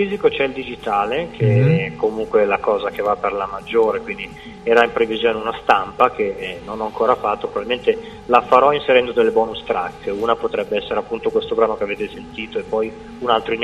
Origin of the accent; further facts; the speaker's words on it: Gallarate, Lombardy, Italy; io sono di Gallarate vicino a Varese, però giro molto